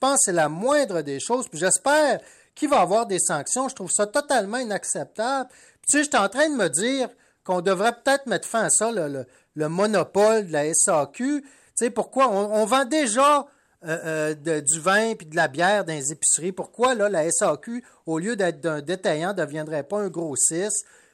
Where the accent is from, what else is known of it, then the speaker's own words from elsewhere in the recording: Saguenay, Quebec, Canada; Moi, je sais que je suis tannant avec ça, mais je viens du Saguenay.